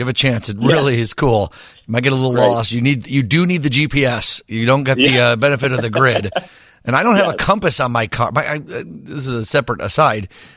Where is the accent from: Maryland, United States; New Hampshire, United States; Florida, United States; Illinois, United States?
Illinois, United States; Downers Grove; as a kid, I grew up in Downers Grove.